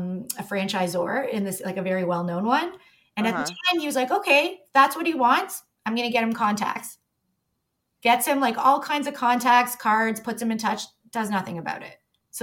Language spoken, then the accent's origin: English; Toronto, Ontario, Canada; Like you're a 416er because I grew up in Toronto.